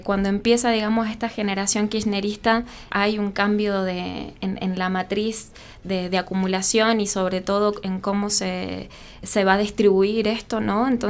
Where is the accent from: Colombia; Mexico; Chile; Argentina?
Argentina; Mendoza; soy mendocina más que de corazón, de pura cepa, como decimos nosotros, haciendo alusión a nuestra bebida sagrada, el vino. nacida en Luján de Cuyo. Luján de Cuyo es la tierra del Malbec